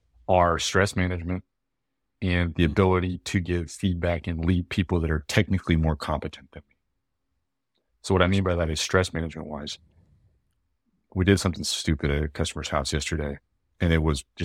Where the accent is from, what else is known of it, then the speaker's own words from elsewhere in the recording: Austin, Texas, United States; Born and raised in Austin, son of a small business guy who was really good.